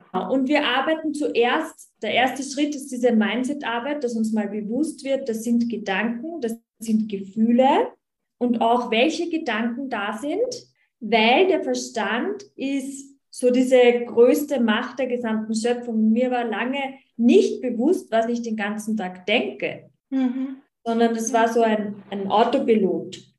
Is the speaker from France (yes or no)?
no; Austria; ich komme aus Österreich und ich bin eigentlich ausgebildete Volksschullehrerin